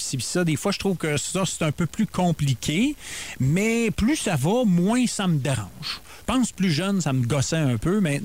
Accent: Magog, Quebec, Canada; Ça me fait penser à ma ville natale, je trouve.

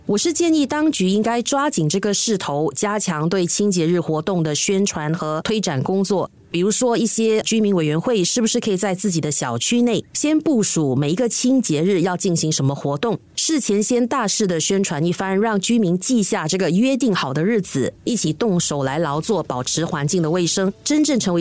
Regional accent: Singapore; 一再提醒着我们新加坡人的公民意识距离日本、距离台湾社会等等恐怕还有一段很大的距离

